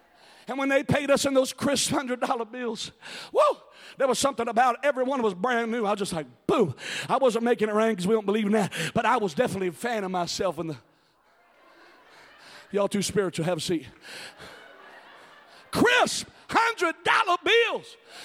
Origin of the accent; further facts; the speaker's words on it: Columbus, Ohio, United States; also born or lived in San Diego, United States; I was in San Diego, California, and my dad, we were just a different breed. And I was raised in Columbus, Ohio. We were like the Beverly Hillbillies that went to California.